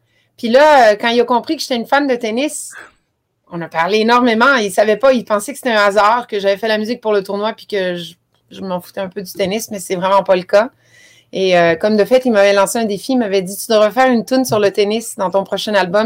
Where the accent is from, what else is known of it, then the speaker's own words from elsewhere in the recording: Italy; j'adore le foot, je suis italienne, j'ai fait la fête quand on a gagné l'Euro.